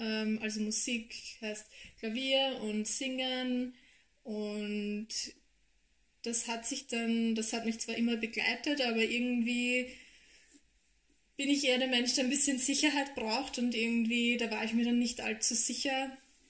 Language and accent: German; Lower Austria, Austria; bin aus Österreich, das hört man vielleicht. Ja. Genauer gesagt Niederösterreich